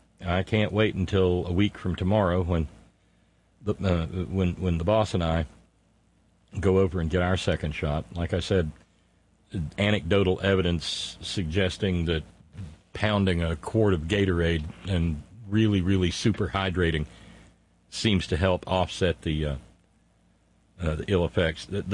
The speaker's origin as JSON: {"language": "English", "region": "the South", "country": "United States", "tie": "born or raised there", "said": "I was raised in the South, and I remember one day I cranked up the lawnmower because I was getting behind."}